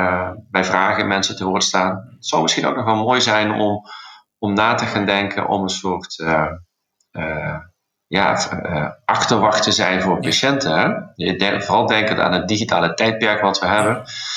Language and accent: Dutch; Limburg, Netherlands; accent: Limburgish; Als ik aan het bed sta, ik spreek het Limburgs dialect.